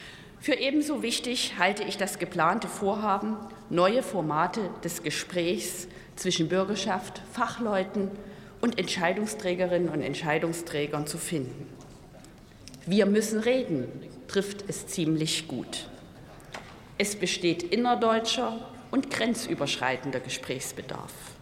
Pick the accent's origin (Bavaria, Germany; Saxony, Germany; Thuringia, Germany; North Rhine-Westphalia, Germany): Saxony, Germany; Plauen; An diesem Tag gingen in Plauen, in meiner Heimat, rund 15.000 mutige Menschen auf die Straße